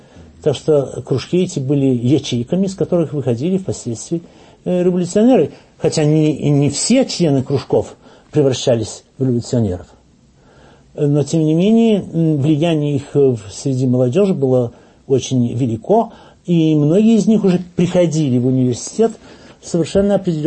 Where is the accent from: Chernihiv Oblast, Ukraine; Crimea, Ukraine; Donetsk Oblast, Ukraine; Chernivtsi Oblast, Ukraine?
Chernihiv Oblast, Ukraine; Novhorod-Siverskyi; born there; also born or lived in Odesa / Tula; Родился я в 1894 году в Новгороде Северском, это в Черниговской губернии. Образование получил в Одесской третьей гимназии.